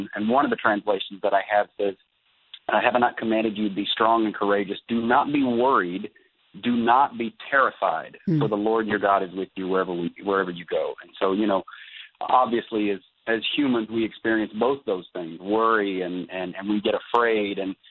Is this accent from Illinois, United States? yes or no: no; Virginia, United States; I grew up in the Bible Belt, arguably the buckle of the Bible Belt in southwest Virginia, right near the Virginia-Tennessee border.